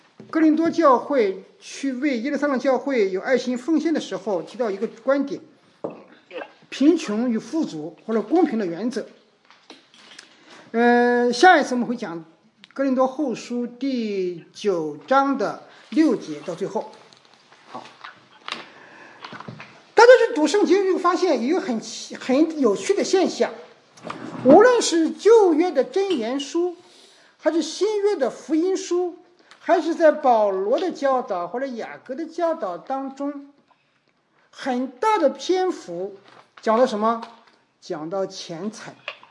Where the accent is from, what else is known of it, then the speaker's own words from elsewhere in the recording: China; 那我们中国人习惯谁见面是在哪工作，挣多少钱那种哈